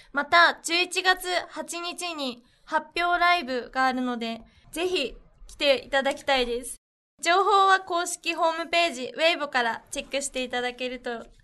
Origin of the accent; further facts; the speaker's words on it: Kagoshima, Japan; 私が鹿児島出身ということで鹿児島のプロモーションビデオを撮りに行って